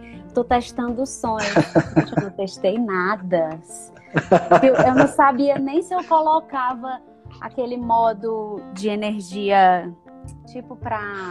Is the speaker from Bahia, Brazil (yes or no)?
no; Fortaleza, Ceará, Brazil; now in Brasília, Brazil; Eu sou natural de Fortaleza, no Ceará, mas já há 3 anos eu estou aqui em Brasília.